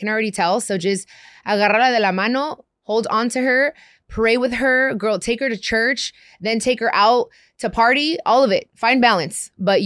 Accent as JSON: {"language": "English", "town": "Long Beach", "region": "California", "country": "United States", "tie": "born or raised there", "also_born_or_lived": "Compton", "said": "Yes, I grew up in Long Beach and in Compton."}